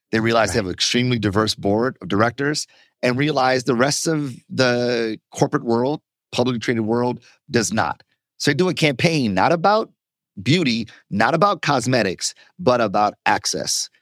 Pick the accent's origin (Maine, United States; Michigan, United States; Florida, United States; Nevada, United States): Michigan, United States; Detroit; Look, I'm from Detroit. I'm a Pistons fan, obviously.